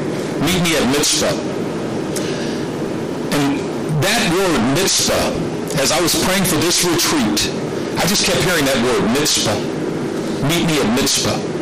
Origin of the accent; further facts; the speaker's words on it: Oakland, California, United States; I'm from East Oakland. I know what that means. They were looking at him like they're going to do something to him. You know, you growing up in East Oakland, you can feel when somebody's getting ready to try to do something to you